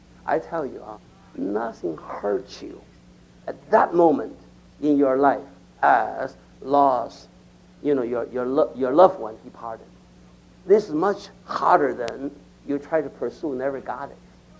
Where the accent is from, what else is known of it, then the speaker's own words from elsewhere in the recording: Taiwan; English is a second language; now in United States; Once I came from Taiwan to United States. This is 20, 30 years ago. I was still young.